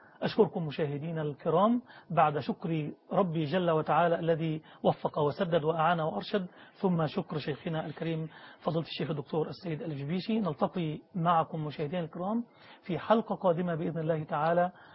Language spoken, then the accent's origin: Arabic; Egypt